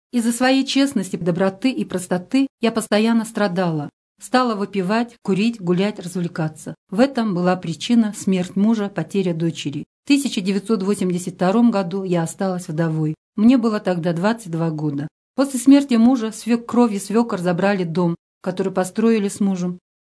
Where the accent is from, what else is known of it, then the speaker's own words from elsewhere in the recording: Kharganata, Russia; Родилась 22 апреля 1959 года в прекрасной чудесной деревне Харганате Ленгинского района. Закончила Харганатскую среднюю школу, выросла и работала в юности в родной деревне.